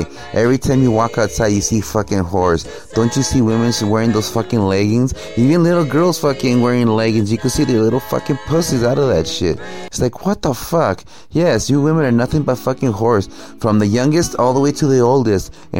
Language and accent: English; United States; born there; My family come from Mexico, but I was born here in the United States.